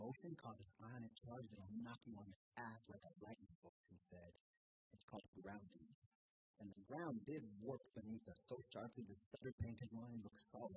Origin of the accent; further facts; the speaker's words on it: Simi Valley, California, United States; And at 5:15 we were cresting the freeway passing in my hometown. And the wildest brush fires in Simi Valley history